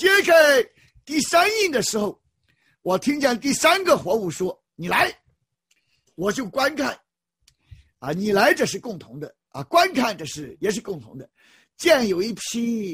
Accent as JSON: {"language": "Chinese", "country": "China", "said": "执行侠，我们中国人说。"}